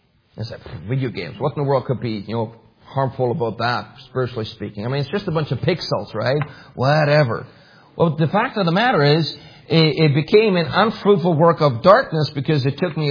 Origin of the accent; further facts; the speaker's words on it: Germany; growing up in Germany, I mean, every boy had to learn how to play soccer.